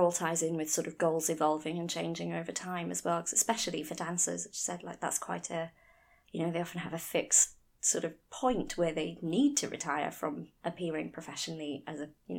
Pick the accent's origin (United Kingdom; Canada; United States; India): United Kingdom; Wales; I'm Welsh, if you can't sort of tell that from my accent